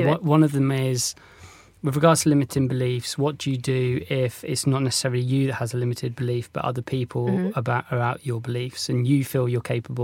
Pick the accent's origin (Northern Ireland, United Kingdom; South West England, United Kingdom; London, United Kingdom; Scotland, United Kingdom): South West England, United Kingdom; I noticed this when I was growing up in North Devon.